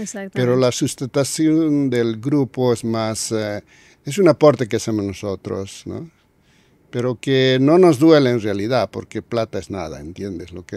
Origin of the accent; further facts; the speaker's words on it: Bolivia; En realidad, porque al decir venimos de Bolivia, a veces los niños no saben qué es Bolivia.